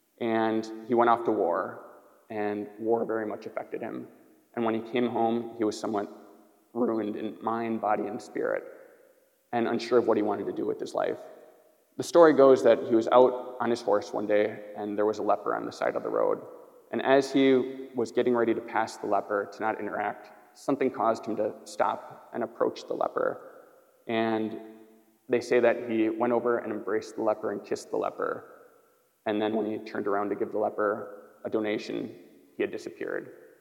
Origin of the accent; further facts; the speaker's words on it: Greendale, Wisconsin, United States; I grew up around Milwaukee, Greendale, which is a suburb of Milwaukee.